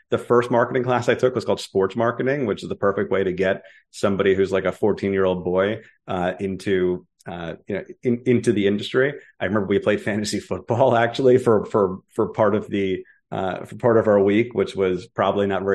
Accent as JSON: {"language": "English", "town": "Smithtown", "region": "New York", "country": "United States", "tie": "born or raised there", "also_born_or_lived": "Queens", "said": "But I was born in Queens. When I was a baby, moved out to Long Island. I grew up in a town called Smithtown, which is just as exciting as it sounds."}